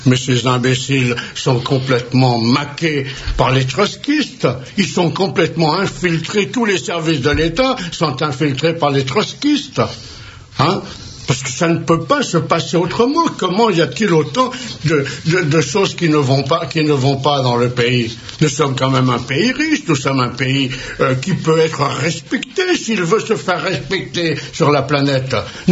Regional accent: France; je suis français sur une terre chrétienne

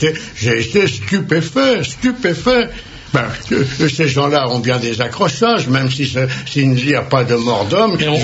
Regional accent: France; je suis français sur une terre chrétienne

